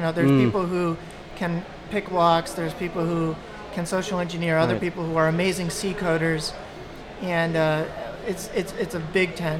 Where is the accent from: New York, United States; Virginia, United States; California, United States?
New York, United States; New York City; I grew up in the New York City area. I grew up in Brooklyn and then Staten Island.